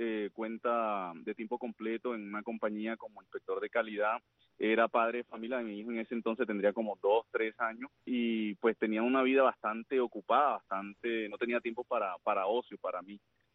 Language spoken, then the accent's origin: Spanish; Barranquilla, Atlántico, Colombia; now in Cuba; nací en Colombia, en la ciudad de Barranquilla. Vine hace 22 años y me ubiqué en la ciudad de Jayalía, o sea que tengo mitad corazón colombiano y mitad corazón de Cuba.